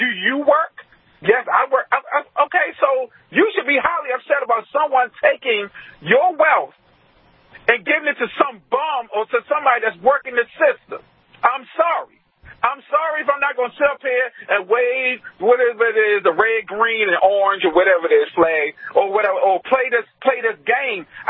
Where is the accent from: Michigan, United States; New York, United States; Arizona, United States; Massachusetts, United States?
New York, United States; Queens; also born or lived in Baltimore; that's because I grew up in Queens, and I said, grew up half here in Baltimore.